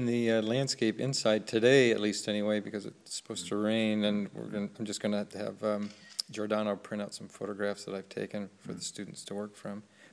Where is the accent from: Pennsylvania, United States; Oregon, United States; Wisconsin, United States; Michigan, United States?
Pennsylvania, United States; Wyalusing; now in Ithaca, United States; that's where I live now, in Ithaca, New York. It's where Cornell University is. And then a couple from my hometown in Pennsylvania, Wyalusing, Pennsylvania.